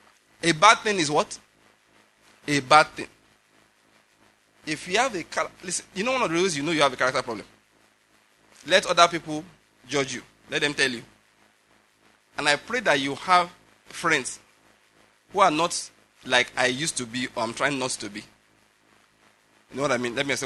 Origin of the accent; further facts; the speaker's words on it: Nigeria; You know, I'm a Nigerian.